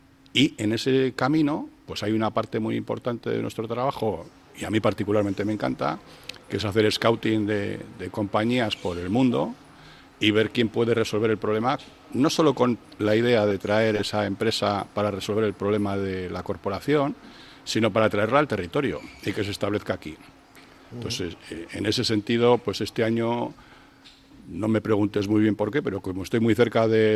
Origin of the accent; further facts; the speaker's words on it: Bilbao, Basque Country, Spain; a mí particularmente como bilbaíno y como vizcaíno